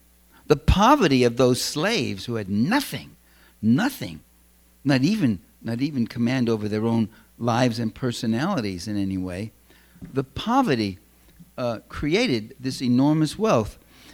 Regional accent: New York City, New York, United States; I'm originally a New Yorker. You could probably guess just hearing me talk.

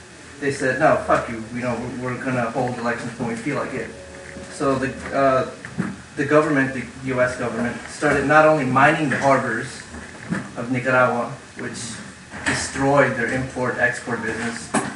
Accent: San Francisco, California, United States; I'm from San Francisco.

